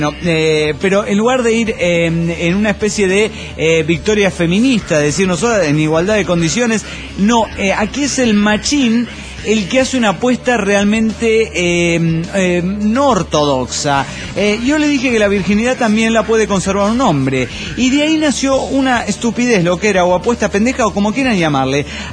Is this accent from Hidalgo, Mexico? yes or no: no; Oaxaca, Mexico; en Oaxaca, de donde soy originario.